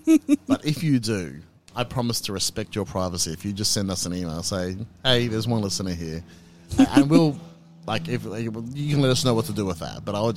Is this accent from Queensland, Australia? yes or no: yes; Queensland, Australia; When I was a young man growing up in North Queensland